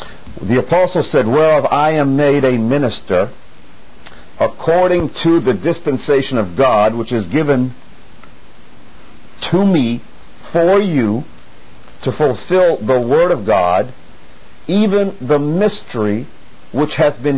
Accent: Maine, United States; I grew up in Northern Maine, and when I was 4 years old, my father died. I was sitting out front of our house in Maine and playing with some trucks

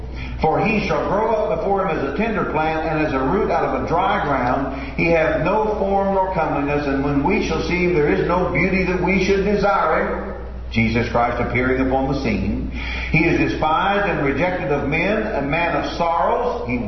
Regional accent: Indiana, United States; And I've seen lots of sycamore trees growing up in Indiana.

